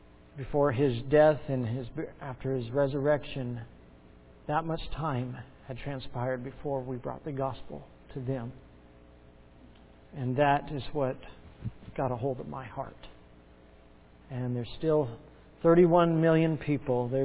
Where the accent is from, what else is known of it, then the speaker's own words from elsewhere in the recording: Nepal; It's one of those countries that people think that we're from Naples. That's in Italy. But Nepal is just north of India and south of China.